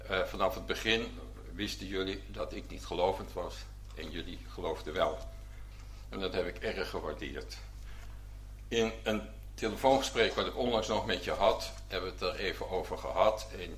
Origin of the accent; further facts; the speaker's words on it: Amsterdam, North Holland, Netherlands; Maar als Amsterdammer was dat toch wel bijzonder.